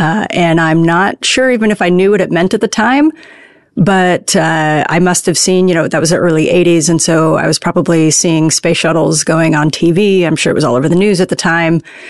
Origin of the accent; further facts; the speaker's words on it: Spokane, Washington, United States; I grew up in Spokane, Washington. It was really ideal childhood, ideal place to grow up.